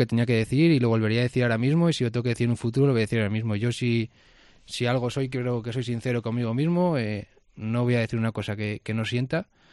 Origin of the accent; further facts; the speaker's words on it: Villoruela, Castile and León, Spain; Sí, lo hago en mi pueblo, sí. Yo no tuve la oportunidad cuando fui pequeño de tener un campus, ¿no?